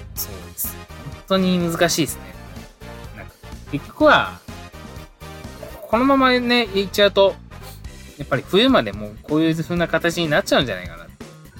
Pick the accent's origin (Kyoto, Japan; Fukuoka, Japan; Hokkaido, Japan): Kyoto, Japan; 自分の出身がですね、京都なんですけども